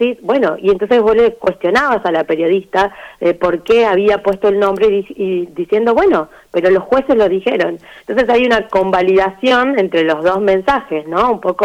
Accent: Tucumán, Argentina; Yo soy tucumana

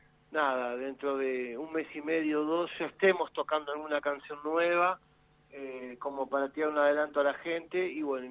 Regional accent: Tandil, Buenos Aires Province, Argentina; somos oriundos de Tandil

